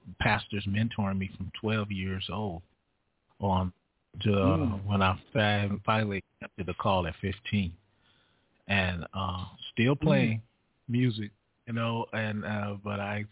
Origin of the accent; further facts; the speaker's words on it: Beaumont, Texas, United States; moved away; also born or lived in California; I'm originally from Beaumont, Texas. I was born in Beaumont, Texas, raised part of my life in Texas. We migrated to California in the year of 1970.